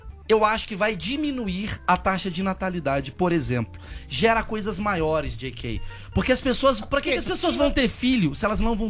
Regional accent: Brazil; A gente é brasileiro, maluco. A gente vai dar um jeito.

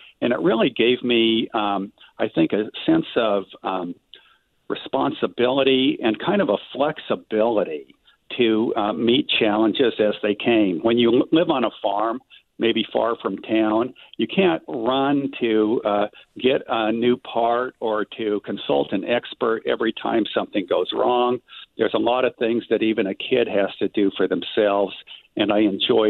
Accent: Iowa, United States; I think that farm kids in Iowa usually have a pretty good lifestyle. I went barefoot in the summertime, and I can remember learning to work in the bean fields and detasseling corn and baling hay

